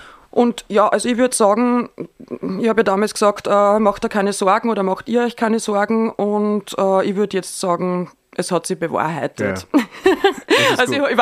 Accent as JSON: {"language": "German", "town": "Frankenburg", "region": "Upper Austria", "country": "Austria", "tie": "born or raised there", "said": "natürlich fühle ich mich in Frankenburg zu Hause, das ist mein Elternhaus, da bin ich aufgewachsen, dann bin ich ja... auf die Akademie nach Wien gekommen, zum Gunter Damisch, war dann 5 Jahre in Wien, dann 5 Jahre in Berlin"}